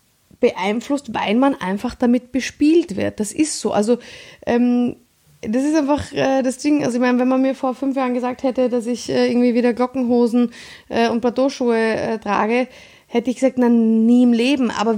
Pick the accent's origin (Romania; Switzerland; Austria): Austria; Vienna; ich bin Wienerin